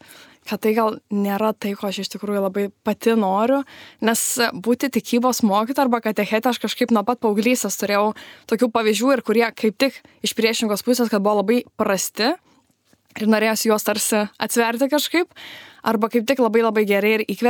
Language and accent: Lithuanian; Klaipėda, Klaipėda County, Lithuania; now in Vilnius, Lithuania; Aš kaip prisistatinėju, tai taip jokingai sakau, kad šiaip esu iš Klaipėdos, gyvenu Vilniuje, bet studijuoju Kaune.